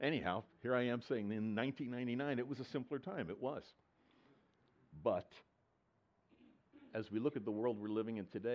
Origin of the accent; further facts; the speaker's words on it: United States; Well, I do it because I'm an American